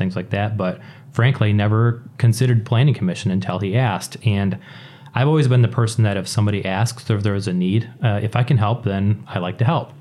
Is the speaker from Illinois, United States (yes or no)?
no; Walker, Michigan, United States; Well, I grew up in Walker, which is a small city just west of Grand Rapids, about 25,000 people.